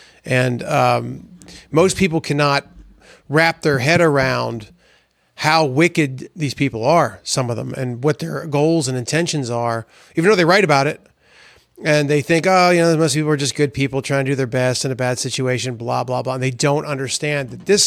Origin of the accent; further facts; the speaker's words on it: Pittsburgh, Pennsylvania, United States; the perfect example is I'm from Pittsburgh. There's a place outside of Pittsburgh called Charleroi. I'm very familiar with that neighborhood.